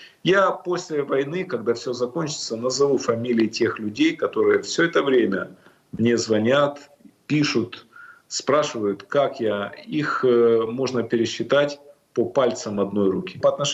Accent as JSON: {"language": "Russian", "region": "Kyiv", "country": "Ukraine", "tie": "born or raised there", "said": "Я родился в Киеве, в Украине, я всю жизнь там прожил."}